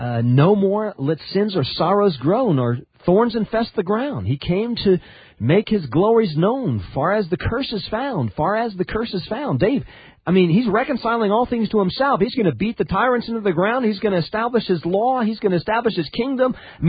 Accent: Japan; I'm from Japan. I grew up there and spent a lot of time in Japan

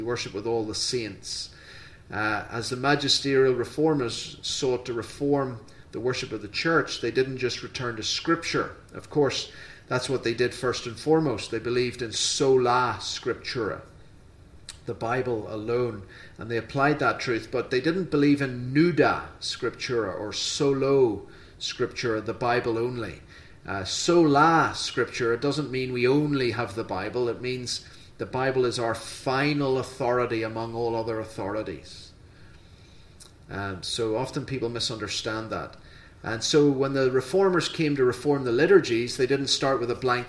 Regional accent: Northern Ireland, United Kingdom; also born or lived in Australia; But when I visited Brethren Assemblies in Northern Ireland, where I was brought up, Australia, where I lived for a time

